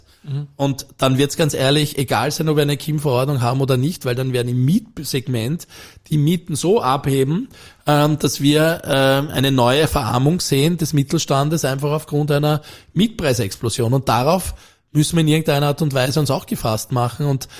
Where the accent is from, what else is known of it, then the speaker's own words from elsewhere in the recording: Vienna, Austria; ich bin selbst gebürtiger Wiener, ich bin in Floridsdorf aufgewachsen.